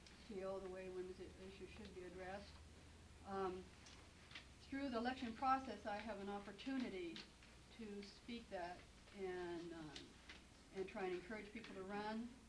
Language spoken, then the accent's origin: English; Juneau, Alaska, United States; I'm from Juneau, 5896 Lund Street.